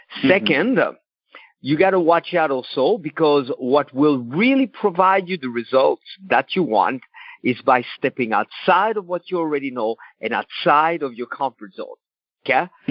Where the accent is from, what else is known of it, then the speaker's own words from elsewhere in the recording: Switzerland; I think it's Switzerland, my home country.